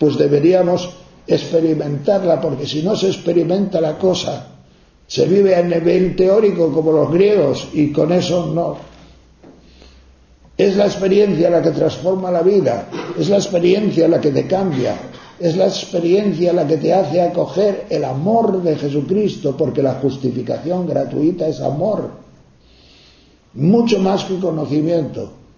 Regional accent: Tejerina, Castile and León, Spain; Nosotros, yo vengo de Tejerina.

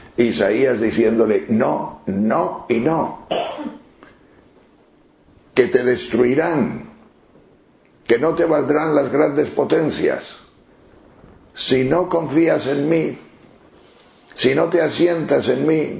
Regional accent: León, Castile and León, Spain; Porque yo de pequeño, en mi casa, en León, siempre veía hacer requesón a mi abuela.

